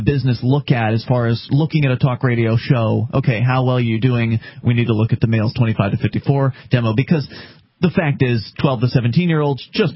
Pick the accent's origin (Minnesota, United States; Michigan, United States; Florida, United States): Florida, United States; Sarasota; And, of course, we both come from the Bay Area. We come from Sarasota, Florida.